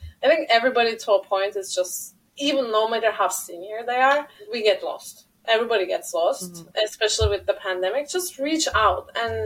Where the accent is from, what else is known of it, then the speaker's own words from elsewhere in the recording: Turkey; I grew up in Turkey.